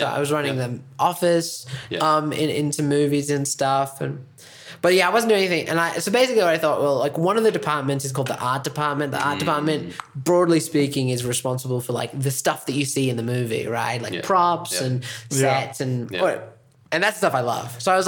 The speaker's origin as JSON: {"language": "English", "country": "Australia", "also_born_or_lived": "United States", "said": "really made me proud of being Australian in a lot of ways."}